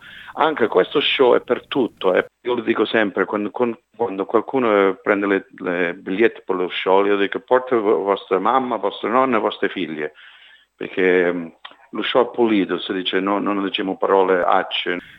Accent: Canada; Italian is a second language; come siamo trattate quando siamo cresciute in Canada

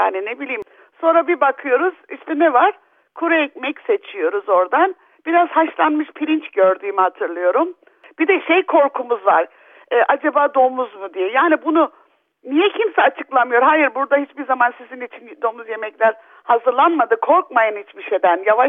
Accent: Adana, Turkey; moved away; Hatta yaşlılığımda er ya da geç ben bu Adana'da yaşamalıyım. Çünkü benim kalbim orada. Neden orada? Çünkü orada doğdum, büyüdüm. Akrabalarım hala birçoğu orada.

